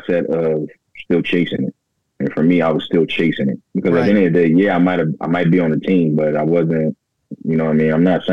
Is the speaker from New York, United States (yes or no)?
no; Houston, Texas, United States; I go to New Orleans in the summer because, you know, I'm from Houston.